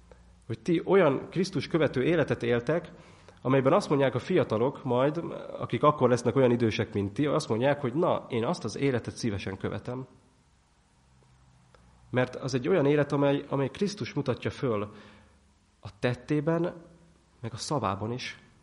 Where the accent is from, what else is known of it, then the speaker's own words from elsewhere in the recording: Budapest, Hungary; én Kőbányán nőttem föl, ahol hát kicsit rosszabb körülmények voltak